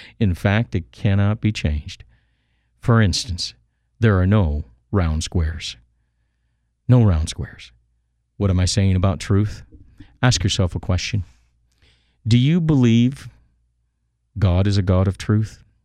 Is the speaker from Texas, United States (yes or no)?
yes; Texas, United States; now in Canada; You know, I'm from Texas. I came to Canada from Texas, and I used a lasso.